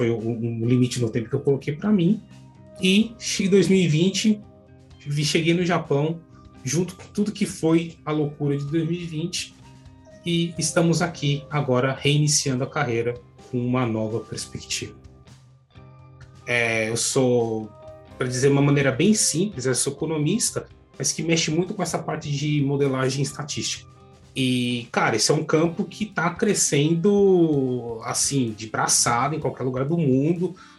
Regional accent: São Paulo, Brazil; moved away as an adult; Sou de São Paulo.

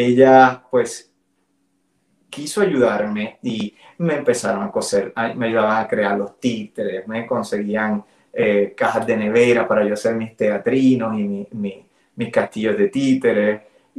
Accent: Vega Baja, Puerto Rico; en mi pueblo donde yo crecí, que es Vega Baja, en el norte de Puerto Rico

